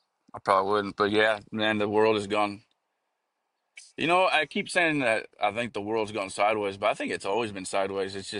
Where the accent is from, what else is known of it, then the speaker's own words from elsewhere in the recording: California, United States; also born or lived in Alamosa, Colorado; We moved back to California. I was born in Alamosa, Colorado. We moved back to California